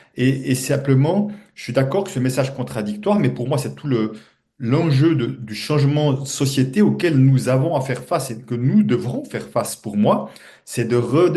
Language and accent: French; Switzerland; dimanche chez nous en Suisse, c'était la fête des mères